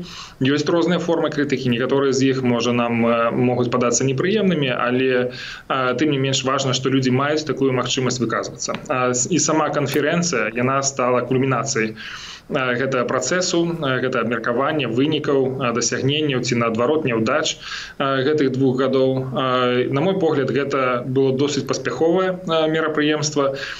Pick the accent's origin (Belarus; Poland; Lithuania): Belarus; Berazhnoye, Brest Region; Я нарадзіўся на Століншчыне, у вёсцы Беражное, скончыў там беларускую школу